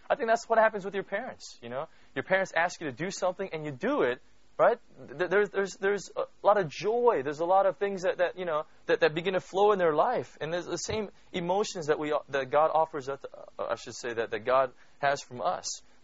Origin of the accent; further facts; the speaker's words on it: California, United States; we come from Southern California. So one of the huge things in Southern California